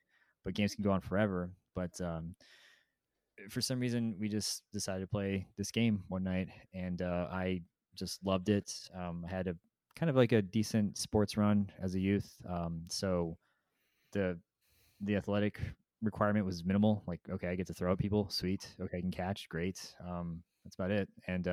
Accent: Tucson, Arizona, United States; now in Phoenix, United States; But so I live in Phoenix, as I said, but I was pretty much born and raised in Tucson

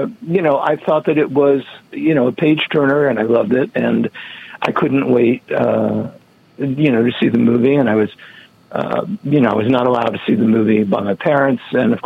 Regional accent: New England, United States; I grew up in New England, and I remember her on television

